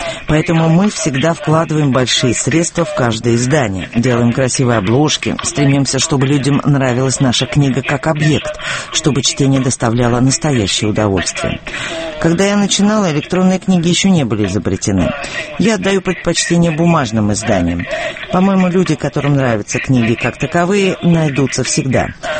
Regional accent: South Africa; Мое детство прошло в Южной Африке, я много читала.

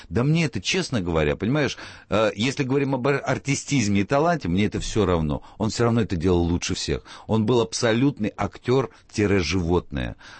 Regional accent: Lviv, Lviv Oblast, Ukraine; moved away; Я во Львове школьные годы провел. И там занимался.

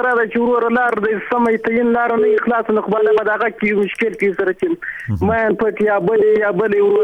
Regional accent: Kandahar, Afghanistan; زه اورم کښې د کندهار ولایت یم،

